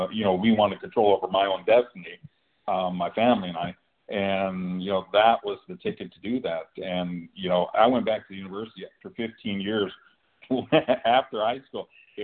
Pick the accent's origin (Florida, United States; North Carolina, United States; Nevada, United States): Nevada, United States; Reno; I grew up in Reno